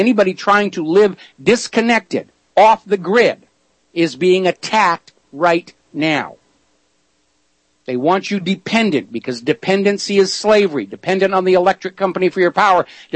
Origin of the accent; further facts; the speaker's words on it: New England, United States; Now, I'm a farm kid. I grew up in New England farming country